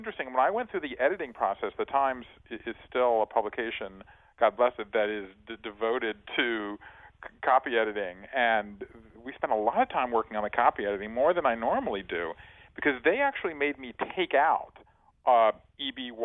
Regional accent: Savannah, Georgia, United States; now in Brooklyn, United States; I'm from Savannah. I live in Brooklyn now, but I'm from Savannah, Georgia. I've come from five generations of Southerners.

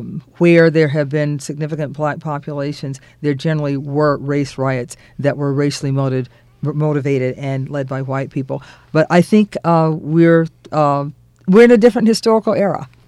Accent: Cleveland, Ohio, United States; I even, growing up in Cleveland, there was a white minister who was involved in our civil rights movement.

